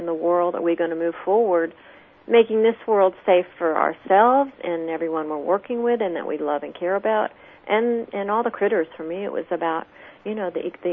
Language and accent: English; Virginia, United States; I am grateful that I grew up in Virginia with the big woods in my backyard.